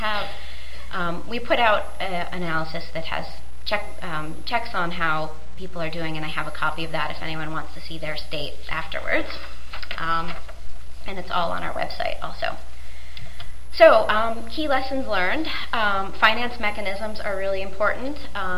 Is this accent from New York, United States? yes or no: yes; New York City, New York, United States; So, you know, I'm from New York City